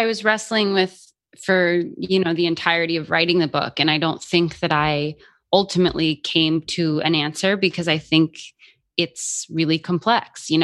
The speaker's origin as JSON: {"language": "English", "town": "Albuquerque", "region": "New Mexico", "country": "United States", "tie": "born or raised there", "said": "You know, I grew up in Albuquerque, New Mexico, where stories about Indigenous women being murdered are frequent"}